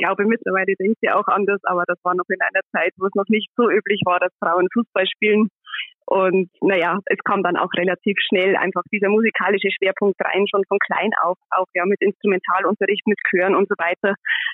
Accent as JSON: {"language": "German", "town": "Neusorg", "region": "Bavaria", "country": "Germany", "tie": "born or raised there", "said": "Ich komme aus Neusorg, bin dort aufgewachsen, bin in Marktredwitz zur Schule gegangen und dann nach dem Abitur bin ich nach Regensburg gegangen."}